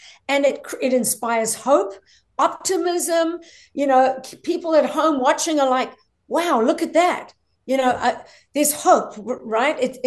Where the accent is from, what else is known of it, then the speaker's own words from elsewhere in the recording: South Africa; I'm from South Africa.